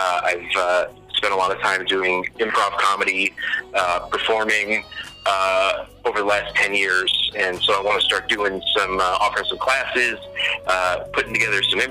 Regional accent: Utica, New York, United States; now in Los Angeles, United States; I've been in LA, yeah, almost 15 years now. I grew up in Utica.

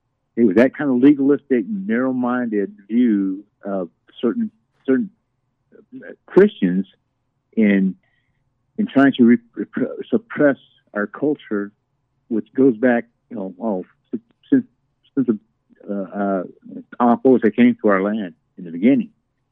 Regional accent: Oklahoma, United States; we were raised right there in St. Mary on Cass Creek.

